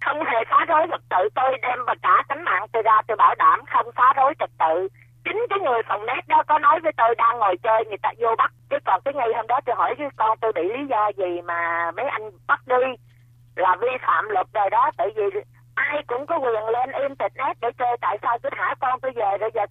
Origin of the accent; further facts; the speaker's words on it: Rach Gia, Kien Giang, Vietnam; Nguồn gốc tôi là người Rạch Giá.